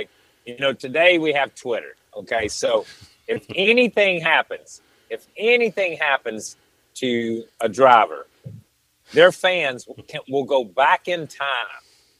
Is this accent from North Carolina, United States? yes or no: yes; North Carolina, United States; I grew up on North Carolina barbecue, which is pulled pork, vinegar base, red coleslaw is what we have in our part of the state.